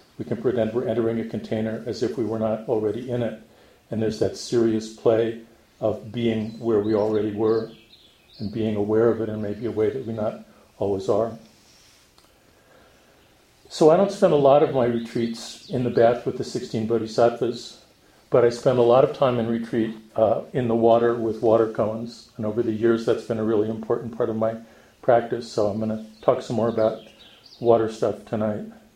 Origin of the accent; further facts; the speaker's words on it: New York, United States; That's hard for me because I'm from New York